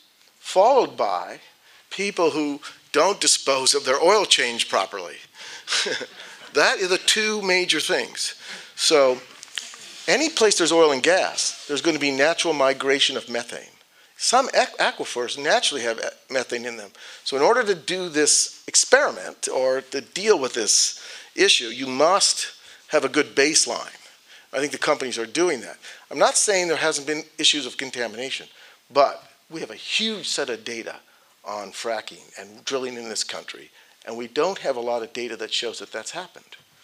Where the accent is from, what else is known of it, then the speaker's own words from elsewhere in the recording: Carmel, California, United States; born there; When I was a kid, I was born in Carmel, California. I used to go down to Santa Barbara as a kid.